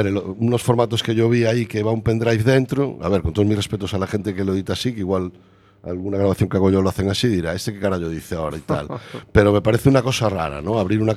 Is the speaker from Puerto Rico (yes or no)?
no; Galicia, Spain; accent: Costa da Morte; aunque siga teniendo pues mi acento de aquí de A Costa de la Morte